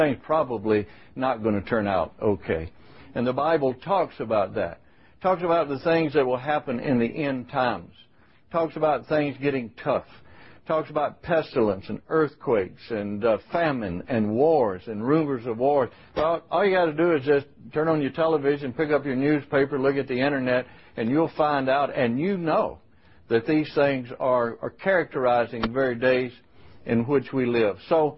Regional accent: Sardis, Mississippi, United States; But I was born and raised in Sardis, Mississippi.

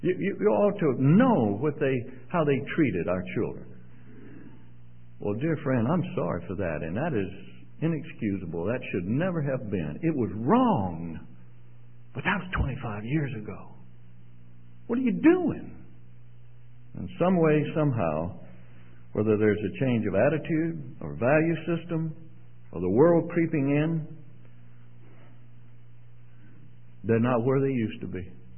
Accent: Mississippi, United States; now in Canada; If somebody says to me, where are you from? I rarely say Canada. You know, I say Mississippi. That's my country. That's my roots. That's my father's house.

